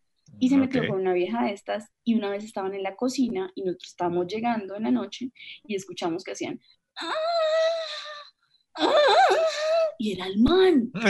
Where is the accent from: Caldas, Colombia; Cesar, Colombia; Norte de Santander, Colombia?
Norte de Santander, Colombia; Cúcuta; Eso será de mi tierra. Come repollo, caga, repicho. ¿No?